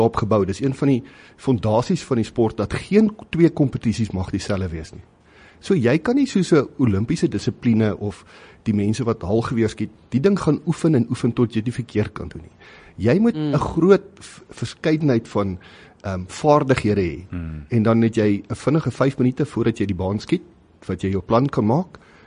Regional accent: Standerton, Mpumalanga, South Africa; born or raised there; also born or lived in Pretoria

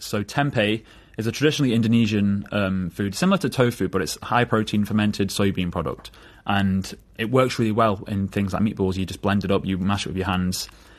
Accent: England, United Kingdom; accent: northern; I have the northern accent, even though I've got an Italian name, so I was raised in the Midlands, but I definitely have a strong Italian identity.

